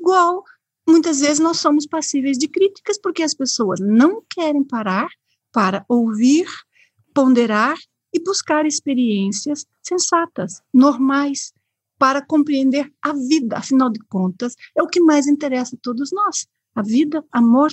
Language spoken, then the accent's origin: Portuguese; Brazil; now in Portugal; Eu já vivi em vários países justamente a fazer esse trabalho, mas, embora, óbvio, todos estão a me ouvir, sabem que eu sou brasileira, eu me considero coração português cá, já me considero assim.